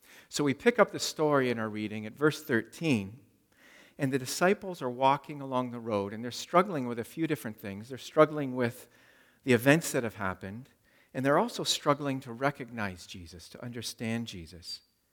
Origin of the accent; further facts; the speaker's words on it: Toronto, Ontario, Canada; I was 17 years old. I grew up in Toronto, and in high school